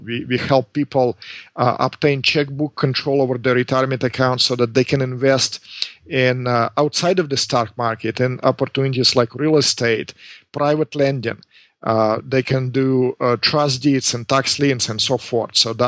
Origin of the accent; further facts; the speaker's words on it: Russia; English is a second language; now in Southern California, United States; Immigrated here from Russia back in 1996. So believe it or not, it's been 20 years.